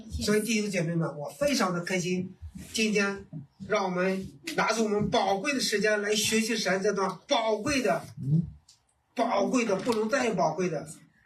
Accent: Qingdao, Shandong, China; 国民党北边主要是从我们青岛走的

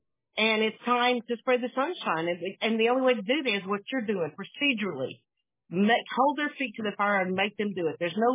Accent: Jacksonville, Florida, United States; born there; when I was born in Jacksonville, Florida in 1960.

